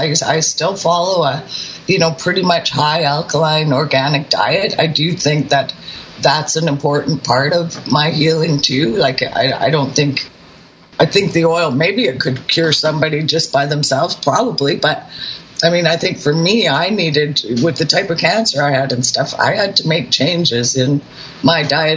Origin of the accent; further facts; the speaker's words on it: British Columbia, Canada; I mean, I'm from British Columbia.